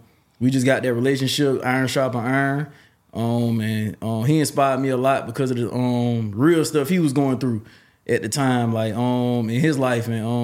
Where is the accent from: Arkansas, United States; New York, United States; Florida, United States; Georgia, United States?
Florida, United States; Jacksonville; like they just loved the fact that I'm from Jacksonville. You know what I'm saying? Like that's my backyard.